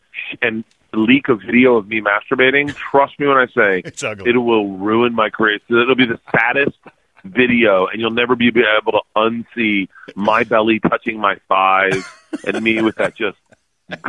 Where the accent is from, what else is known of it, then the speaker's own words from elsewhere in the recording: United States; I think sometimes they just see me being American.